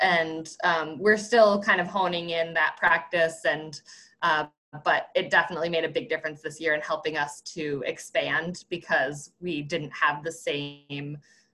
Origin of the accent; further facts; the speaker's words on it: Adams, Massachusetts, United States; I grew up in Adams on this land, which used to be my grandparents' dairy farm.